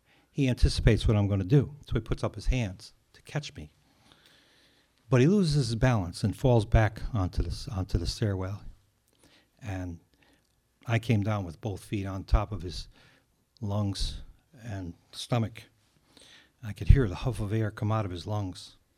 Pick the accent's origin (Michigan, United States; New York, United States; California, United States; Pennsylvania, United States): Pennsylvania, United States; Philadelphia; born there; although I was born in Philly